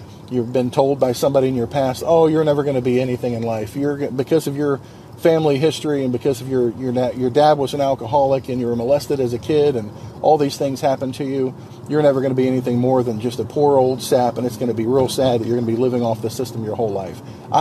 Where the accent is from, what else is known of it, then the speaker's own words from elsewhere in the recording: Jacksonville, Florida, United States; because he's loves the Jacksonville Jaguars, and I grew up in Jacksonville, and he has to be unique.